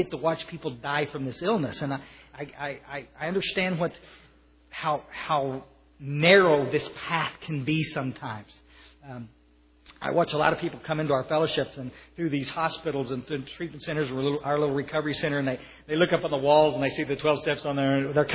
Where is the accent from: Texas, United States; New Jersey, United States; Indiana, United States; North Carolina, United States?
Texas, United States; Kerrville; born or raised there; also born or lived in Odessa, Texas